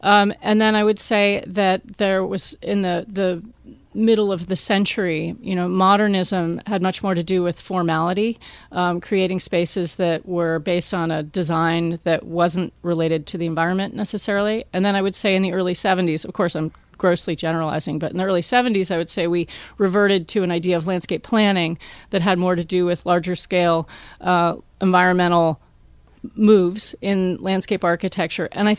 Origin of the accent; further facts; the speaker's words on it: Vermont, United States; I grew up in Vermont, and you know, I remember as a child participating in Green Up Day